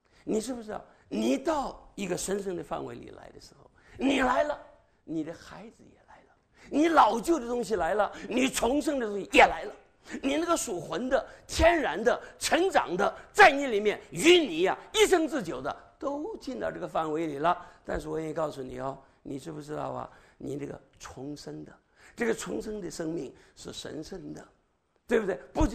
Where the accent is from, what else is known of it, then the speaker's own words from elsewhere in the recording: China; 那我是中国人吧，不会赖皮成加拿大人吧？